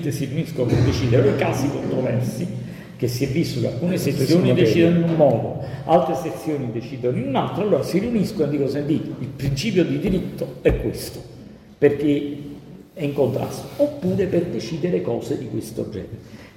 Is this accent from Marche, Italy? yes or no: no; Naples, Campania, Italy; Mo, giorni siamo napoletano, quindi già lo diciamo, no?